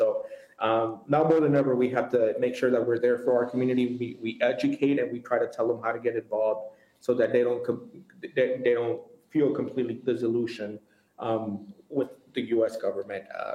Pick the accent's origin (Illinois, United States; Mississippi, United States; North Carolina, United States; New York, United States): Illinois, United States; Aurora; born or raised there; now in Wisconsin, United States